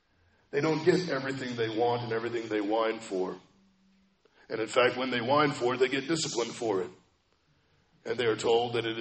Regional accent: Kansas City, Missouri, United States; I don't know what team you guys root for, but I'm from Kansas City.

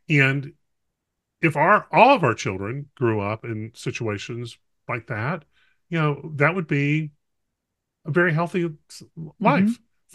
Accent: North Carolina, United States; certainly I grew up in North Carolina. Tobacco is, of course, a vegetable.

